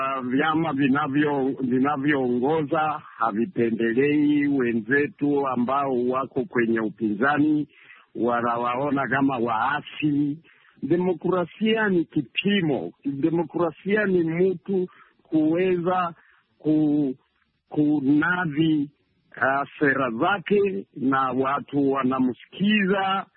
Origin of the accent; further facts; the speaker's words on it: Uganda; nikirudi hapa nyumbani kwetu Uganda